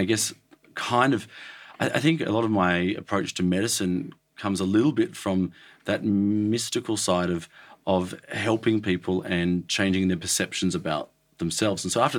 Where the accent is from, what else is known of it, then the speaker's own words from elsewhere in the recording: Bourke, New South Wales, Australia; also born or lived in Toowoomba; I was born in Toowoomba in T-Bar, and then we moved straight to Bourke.